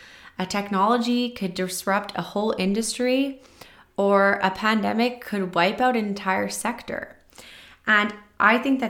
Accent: Canada; I'm a Canadian

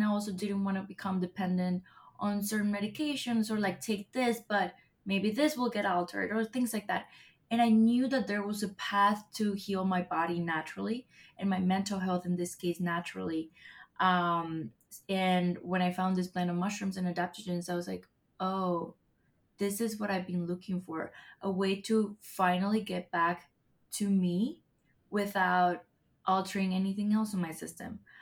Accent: Colombia; moved away as an adult; now in United States; I'm from Colombia, born and raised. I came to the States 3 years ago to pursue more of my acting career.

